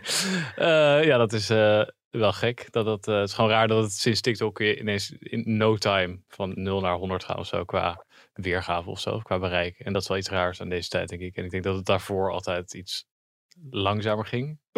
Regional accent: Zutphen, Gelderland, Netherlands; Ja, ik kom uit Zutphen oorspronkelijk.

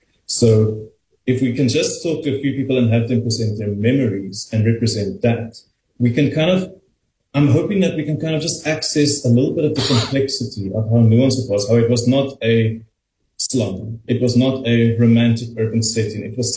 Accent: Mpumalanga, South Africa; Where I grew up in Mpumalanga, I did this project sifting through the archives.

